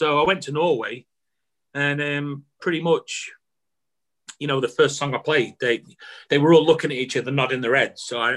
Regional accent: United Kingdom; You know, being the Brit hooligan.

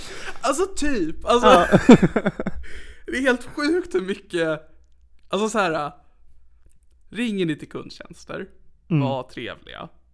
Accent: Sigtuna, Stockholm County, Sweden; jag kommer ju från Sigtuna, det är en rik stad. Så det är en väldigt höger stad

